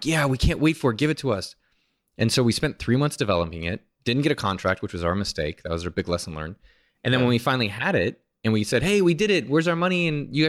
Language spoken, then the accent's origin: English; San Jose, California, United States; Yeah, I'm from San Jose.